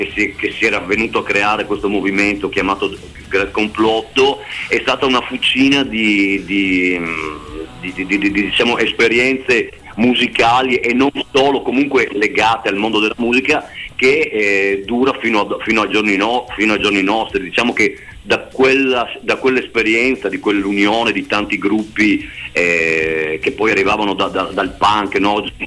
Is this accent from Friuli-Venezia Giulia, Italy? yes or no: yes; Pordenone, Friuli-Venezia Giulia, Italy; now in San Quirino, Italy; io abito a San Quirino, ma in realtà sono proprio di Pordenone.